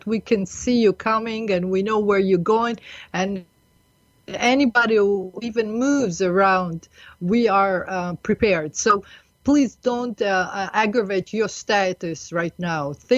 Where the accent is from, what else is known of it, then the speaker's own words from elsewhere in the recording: United States; and I come from America, and we have there another state of mind